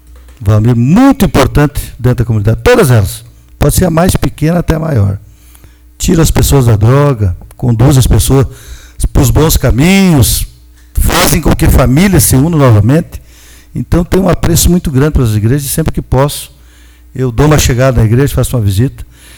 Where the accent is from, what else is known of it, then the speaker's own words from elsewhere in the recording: Santo Augusto, Rio Grande do Sul, Brazil; nós que somos nascidos e criados aí no Santo Augusto, e temos aí o maior apreço por morar aqui